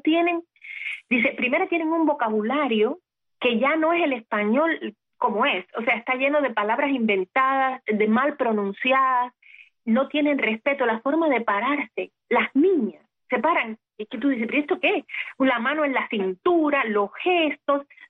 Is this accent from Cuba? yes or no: yes; Cuba; se enteran que soy cubana